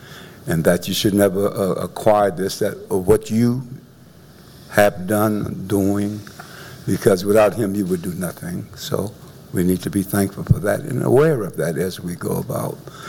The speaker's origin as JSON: {"language": "English", "town": "New Iberia", "region": "Louisiana", "country": "United States", "lives_now": "Port Arthur, United States", "said": "I'm from Louisiana, New Iberia. And I've been here over a year"}